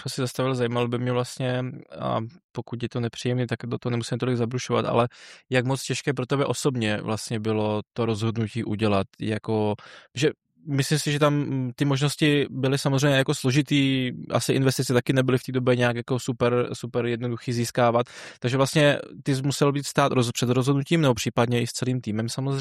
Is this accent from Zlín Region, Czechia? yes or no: yes; Zlín, Zlín Region, Czechia; dokonce mi poznámku, že to bylo i nějak ve Zlíně, což je moje rodné město, tak proto o to víc mě to zajímá.